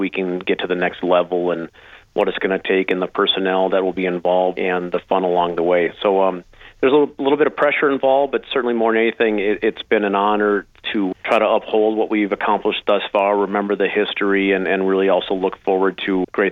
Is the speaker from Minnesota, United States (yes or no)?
yes; Perham, Minnesota, United States; I grew up in Perham. I graduated from Perham High School.